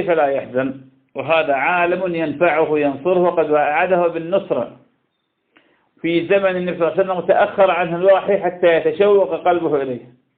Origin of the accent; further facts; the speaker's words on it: Ramadi, Al Anbar, Iraq; كان شاب عندنا في الرمادي مسرف جدا بالسيئات